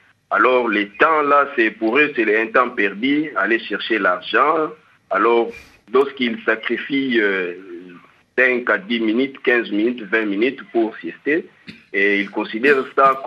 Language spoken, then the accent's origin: French; Kinshasa, DR Congo; Oui, chez nous à Kinshasa, c'est presque la même chose.